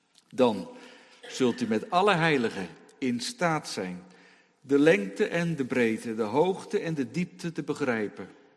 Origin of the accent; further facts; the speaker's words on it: Hoorn, North Holland, Netherlands; moved away as an adult; ik kom zelf uit Horen, West-Friesland, kop van Noord-Holland. Woon ik al 25 jaar niet meer, sinds ons trouwen.